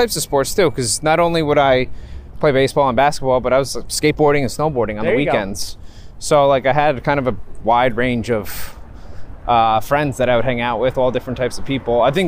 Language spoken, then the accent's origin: English; Warwick, New York, United States; also born or lived in Ridgewood; I was born in Ridgewood, New Jersey. I grew up in Warwick, New York, which is right over the border there in Orange County.